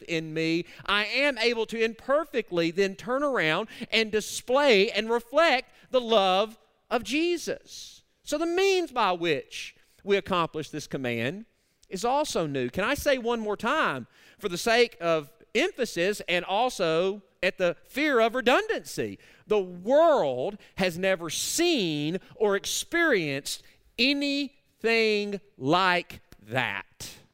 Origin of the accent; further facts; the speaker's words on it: Arkansas, United States; I'm going to kind of make fun of my home state. If we're in Arkansas, I would definitely say I'm related to. And I'm from there. I can say that.